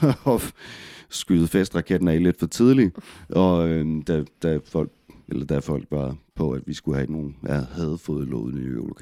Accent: Kolding, Region of Southern Denmark, Denmark; Jeg kommer sydfra, jeg kommer ned fra Koldingområdet.

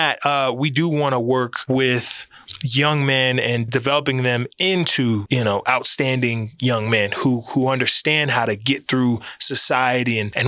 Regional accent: United States; I'm not afraid to be a Black American. And I say that, but I'm an American and I know

